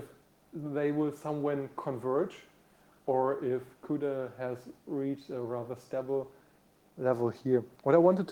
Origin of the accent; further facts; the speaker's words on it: North Rhine-Westphalia, Germany; English is a second language; So I'm from Nordrhein-Westfalen, which technically also belongs to the poorer part of Germany